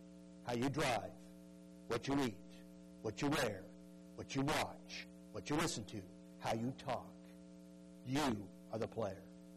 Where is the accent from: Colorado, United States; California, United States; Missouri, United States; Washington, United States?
Washington, United States; Seattle; but I was raised in Seattle, so I'm a huge Seattle Seahawks fan.